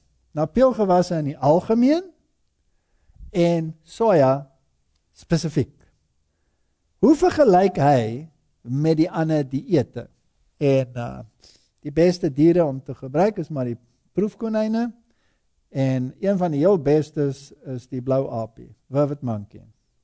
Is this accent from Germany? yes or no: yes; Germany; Is baie swaar vir my om dit te erken as 'n Duitser, maar ek moet sê, die Duitsers het hulle gedruk.